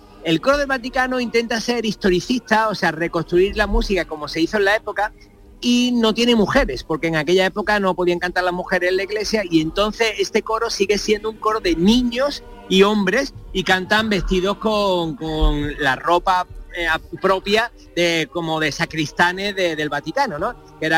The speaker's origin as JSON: {"language": "Spanish", "town": "Seville", "region": "Andalusia", "country": "Spain", "said": "Y más los andaluces, ¿no? Los sevillanos, todos hemos sido provincia de Roma y ahora estoy en la capital, estoy en la antigua capital del imperio."}